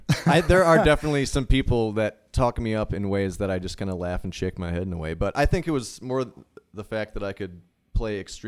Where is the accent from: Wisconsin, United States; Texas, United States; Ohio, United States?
Wisconsin, United States; New London; now in Milwaukee, United States; I'm originally from New London, Wisconsin, which is kind of the center of the state or northeast a little bit.